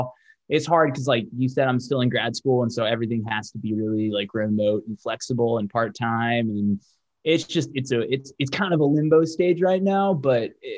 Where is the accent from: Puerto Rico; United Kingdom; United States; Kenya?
Kenya; when I was growing up in Kenya